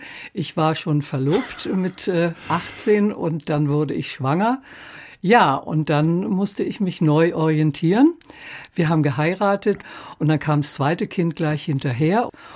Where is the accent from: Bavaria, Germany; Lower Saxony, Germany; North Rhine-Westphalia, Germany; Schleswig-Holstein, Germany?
Lower Saxony, Germany; weil ich Hochdeutsch sprach. Ich bin in der Lüneburger Heide aufgewachsen.